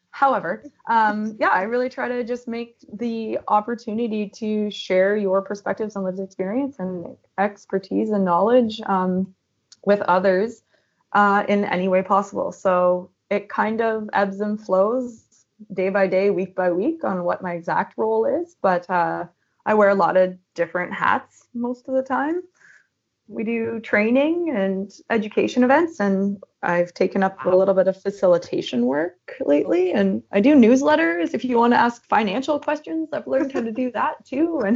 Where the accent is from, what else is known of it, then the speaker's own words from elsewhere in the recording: Ontario, Canada; now in Victoria, Canada; I'm originally from Ontario, so I'm not a BC girl. But came out here, yes, as most people do.